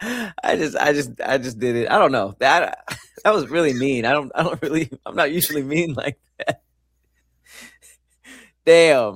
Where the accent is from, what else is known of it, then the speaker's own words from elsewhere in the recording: United States; I know this is douchey to say because I'm American, but it's like $1 is $1, $10 is $10.